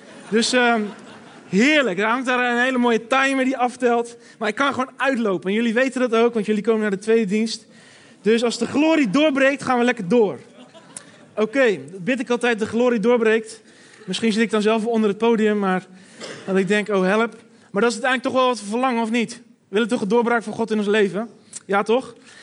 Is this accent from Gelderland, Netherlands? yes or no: no; Rotterdam, South Holland, Netherlands; Misschien hoor je het wel aan mijn tongval. Ik kom uit Charloes. Ik werd net voorgesteld dat Rotterdam, maar ja, dat is gigantisch groot. Ik kom uit Charloes.